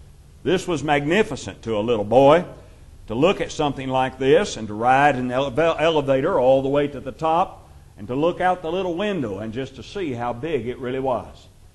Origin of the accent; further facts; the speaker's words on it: Kentucky, United States; When I was a little boy growing up in Kentucky on the farm